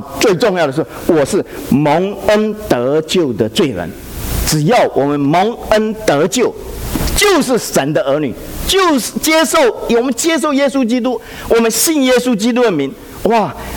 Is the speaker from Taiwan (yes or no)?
yes; Taiwan; 从前我回台湾，哦，我从台湾来的。